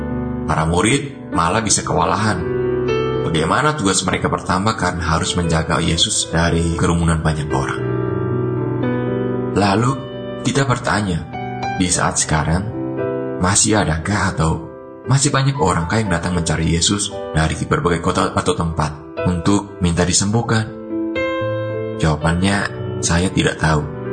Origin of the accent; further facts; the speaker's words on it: Tangerang, Banten, Indonesia; member UMK Daily Fresh Juice 13. Saya dari Tangerang.